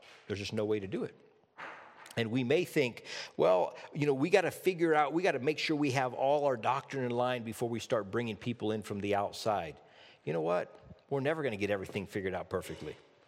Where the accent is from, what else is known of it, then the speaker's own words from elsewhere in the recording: Iowa, United States; My wife grew up in Minnesota. I grew up in Iowa.